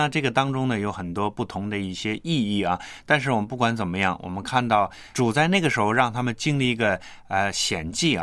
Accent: China

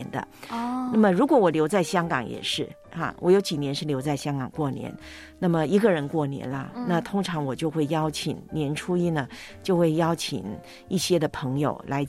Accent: Taiwan; 你知道在我们台湾老家有一个传统

